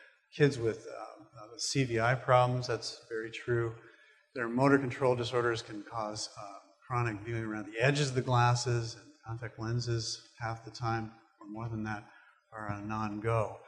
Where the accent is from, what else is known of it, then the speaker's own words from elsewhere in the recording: Calgary, Alberta, Canada; I'm from Calgary, Alberta. I trained in California.